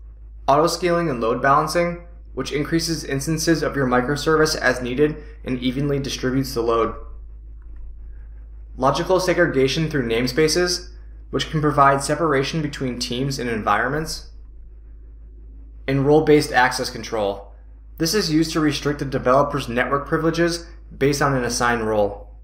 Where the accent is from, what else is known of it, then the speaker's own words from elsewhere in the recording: East Coast, United States; now in Pacific Northwest, United States; I'm originally from the East Coast. I moved to the Pacific Northwest roughly 5 years ago.